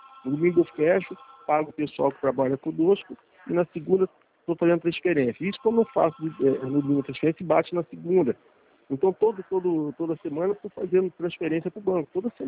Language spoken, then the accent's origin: Portuguese; Rio de Janeiro, Brazil; born there; Ah, eu nasci em Jacarepaguá.